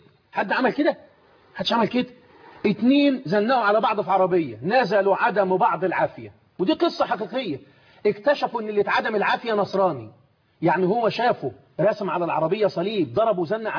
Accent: Egypt; احنا دلوقتي بنتكلم كمصريين.

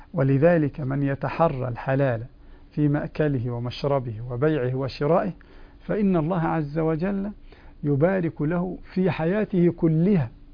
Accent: Egypt; وهذا التورق ما يسميه العامة عندنا في مصر حرق السلعة

